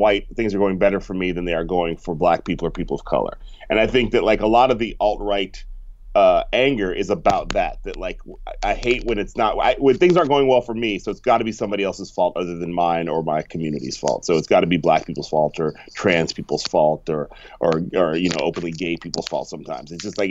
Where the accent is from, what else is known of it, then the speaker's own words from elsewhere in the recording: Berkeley, California, United States; And they say, where are you from? And I say, Berkeley.